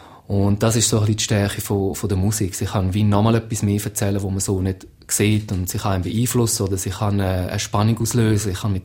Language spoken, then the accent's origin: German; Switzerland; Aber ich bin ein Schweizer und... in der Schweiz ist das eine Frage.